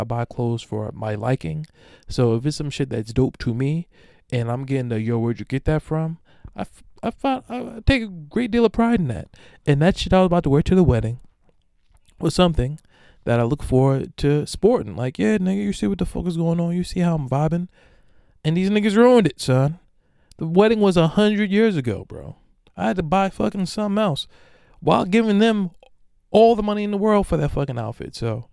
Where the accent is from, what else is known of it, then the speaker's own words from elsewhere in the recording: Amityville, New York, United States; because I'm from Amityville, New York, I cannot be rocked to sleep.